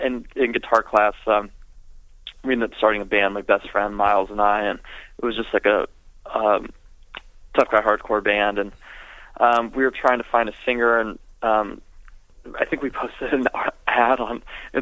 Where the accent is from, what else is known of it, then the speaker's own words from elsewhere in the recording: Canoga Park, California, United States; Anyway, so I'm originally from Canoga Park, California, in the valley.